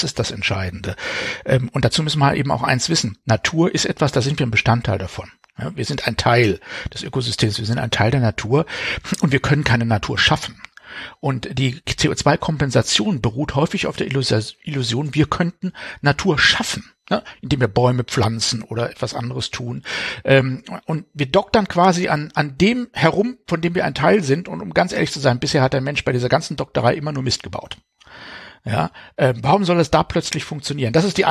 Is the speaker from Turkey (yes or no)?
no; Baden-Württemberg, Germany; born or raised there